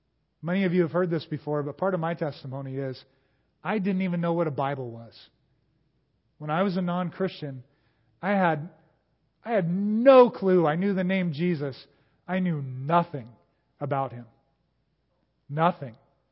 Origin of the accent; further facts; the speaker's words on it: United States; And I grew up in America. I grew up in a family that both of my parents grew up going to church.